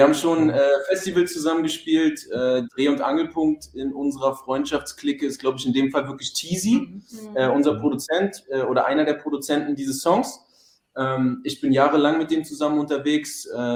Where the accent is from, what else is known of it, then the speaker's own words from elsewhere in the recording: Berlin, Germany; Ich komme ebenfalls aus Berlin.